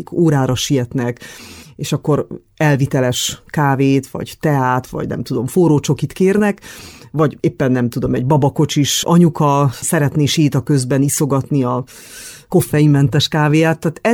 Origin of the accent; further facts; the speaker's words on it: Târgu Mureș, Mureș County, Romania; now in Cluj-Napoca, Romania; amikor Marosvásárhelyre úgymond visszamentem, mert ugye nekem ez a szülővárosom, noha Kolozsváron élünk